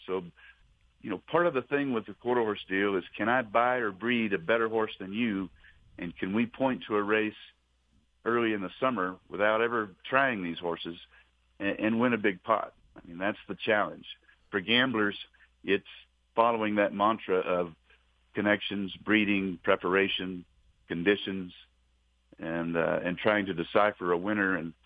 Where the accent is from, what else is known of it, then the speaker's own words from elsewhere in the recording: Texas, United States; it's a travesty in Texas, and I can say that because I am a Texan.